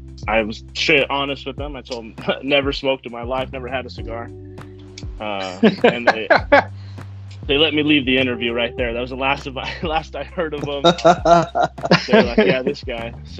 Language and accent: English; California, United States; now in Las Vegas, United States; I grew up in California. It was like in your backyard.